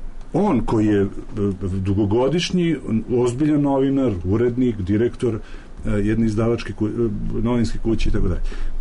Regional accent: Serbia; mi smo ljudi Srbi

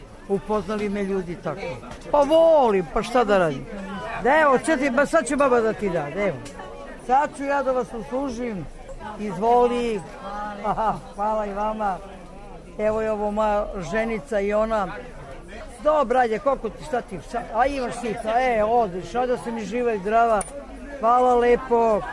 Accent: Višnjica, Belgrade, Serbia; živim u Višnici, da. Pa, ceo život rođena sam u Višnici, živim u Višnici, radim u Višnici, eto, to je sve. Za sada je selo, grad još nije. To je kao, kako bi ti rekla, predgrađe.

